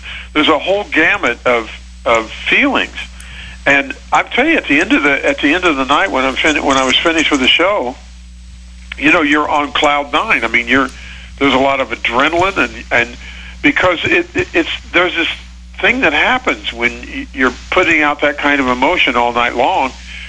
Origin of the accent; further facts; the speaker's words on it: Decatur, Illinois, United States; I had a great teacher back in my hometown of Decatur, Illinois.